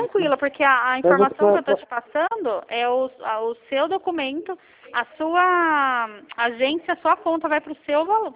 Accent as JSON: {"language": "Portuguese", "town": "Campinas", "region": "São Paulo", "country": "Brazil", "said": "eu sou de Campinas também"}